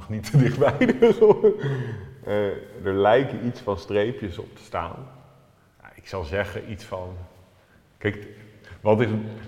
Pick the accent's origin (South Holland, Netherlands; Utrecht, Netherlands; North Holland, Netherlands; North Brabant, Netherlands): South Holland, Netherlands; The Hague; Ik ben Haagse jongen.